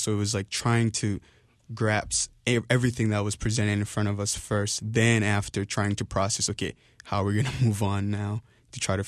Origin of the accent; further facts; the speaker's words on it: DR Congo; moved away; I was originally born and raised in Democratic Republic of Congo, located in Central Africa.